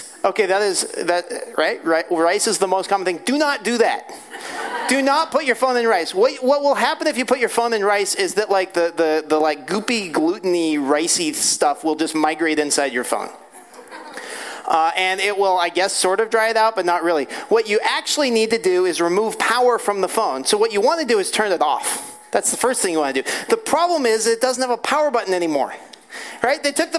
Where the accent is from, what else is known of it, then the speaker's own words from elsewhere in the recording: California, United States; So I'm from Central California. It's kind of a nice place. We're also a college town.